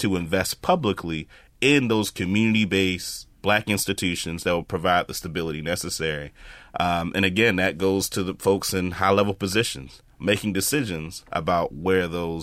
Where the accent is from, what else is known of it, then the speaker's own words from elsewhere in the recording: Maryland, United States; I grew up in Howard Park, and the neighborhood I grew up in, adjacent to the Forest Park golf course and just all this beautiful stuff around it.